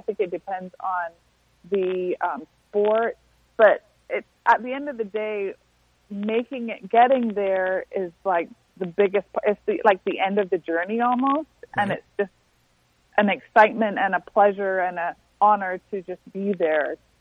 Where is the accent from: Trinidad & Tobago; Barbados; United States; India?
Barbados; I was born and raised in Barbados, and I competed for Barbados